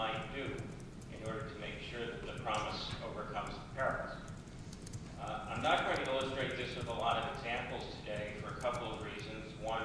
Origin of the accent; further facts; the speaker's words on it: United States; I'm an American, that's something you may have noticed as well